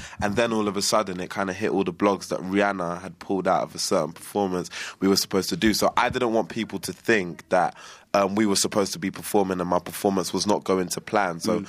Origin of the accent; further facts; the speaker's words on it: England, United Kingdom; I did say to one person I was from England